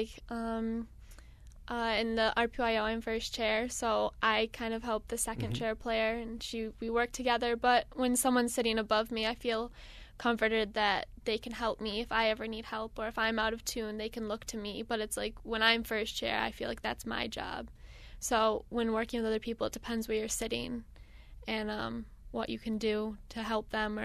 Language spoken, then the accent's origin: English; Rochester, New York, United States; We've rehearsed three times now. We're all from Rochester.